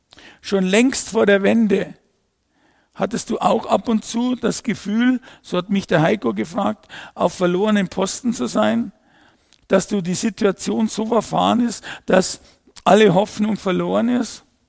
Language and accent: German; Bavaria, Germany; Heute bin ich zurück zu dem, wo ich aufgewachsen bin, in einem gut bürgerlichen Elternhaus in der Nähe von München.